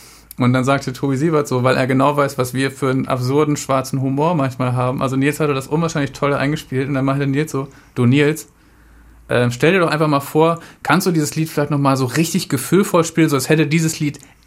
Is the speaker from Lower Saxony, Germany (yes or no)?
yes; Lower Saxony, Germany; ich bin auf dem Bauernhof groß geworden in Ostfriesland, neben dem Fußballplatz. Bin jetzt Vegetarier und Musiker und wohne in der Stadt.